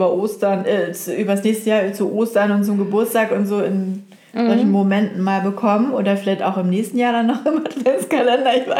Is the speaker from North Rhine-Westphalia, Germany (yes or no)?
no; Oldenburg, Lower Saxony, Germany; Der kommt ja aus Oldenburg übrigens, aus meiner Heimatstadt.